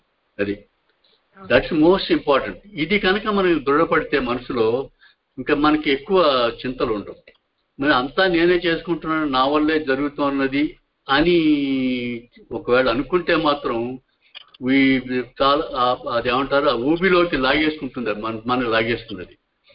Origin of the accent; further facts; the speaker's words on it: Gummaluru, Andhra Pradesh, India; also born or lived in Chennai; నేను పుట్టింది గుమ్మలూరు అంటే జిన్నూరుకి 3 కిలోమీటర్ దూరంగా లోపలి. గుమ్మలూరు అంటే నా పుట్టిన స్థలం, తర్వాత పెరిగింది కొంచెం 2-3 ఏళ్ళు పెరిగింది, 4-5 క్లాస్ వరకు అక్కడిక్కడే